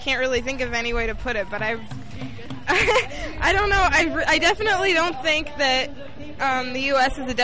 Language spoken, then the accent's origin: English; San Francisco, California, United States; I'm from San Francisco.